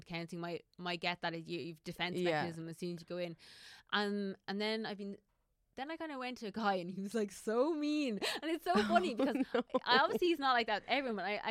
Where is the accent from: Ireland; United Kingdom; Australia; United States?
Ireland; And I think as Irish people, we have this really bad stigma around being confident as